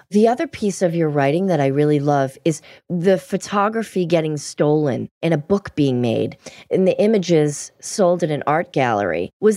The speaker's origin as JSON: {"language": "English", "town": "Boston", "region": "Massachusetts", "country": "United States", "tie": "born or raised there", "said": "We grew up in Boston."}